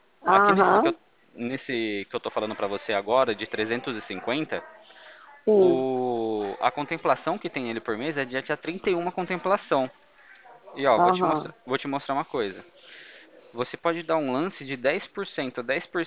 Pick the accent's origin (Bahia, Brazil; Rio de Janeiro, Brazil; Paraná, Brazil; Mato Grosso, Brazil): Mato Grosso, Brazil; não tenho mais o sotaque da minha família. Eu sou lá do Mato Grosso, então era meio puxado o sotaque.